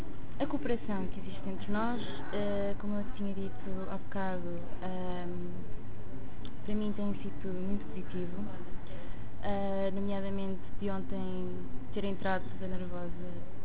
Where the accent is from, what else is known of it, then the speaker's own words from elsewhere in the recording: Viseu, Portugal; Venho de Viseu.